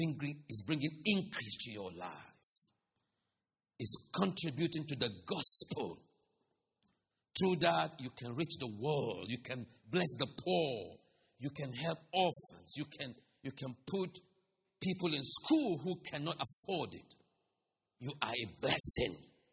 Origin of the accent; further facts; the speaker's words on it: Nigeria; I'm originally from Nigeria.